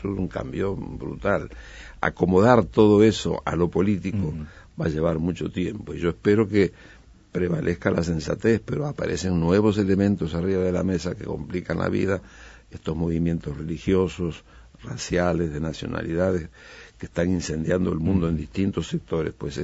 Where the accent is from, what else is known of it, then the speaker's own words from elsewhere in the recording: Uruguay; cuando estoy afuera yo me agrando cuando me digo que soy uruguayo